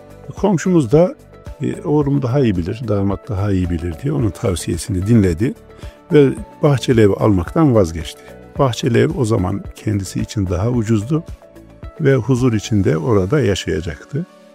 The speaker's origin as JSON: {"language": "Turkish", "region": "Kırşehir", "country": "Turkey", "tie": "born there", "said": "1967 Kırşehir doğumluyum."}